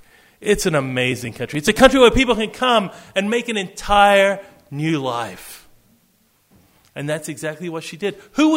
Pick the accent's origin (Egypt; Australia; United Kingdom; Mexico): Australia; now in United States; I'm from Australia originally.